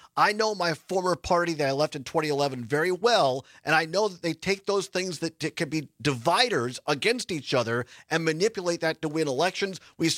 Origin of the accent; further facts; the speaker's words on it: Wisconsin, United States; So I come from Southwest Wisconsin, but I lived in Madison the better part of 20 plus years, but grew up out in Southwest Wisconsin.